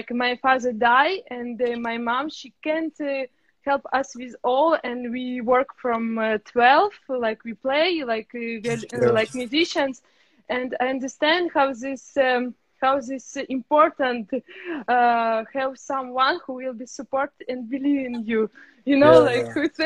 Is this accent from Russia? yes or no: yes; Russia; English is a second language; also born or lived in Prague; now in Paris, France; I'm from Russia, but I was studying in Prague in college for a musician. And now in Paris, I become study in Belgium Royal Conservatory.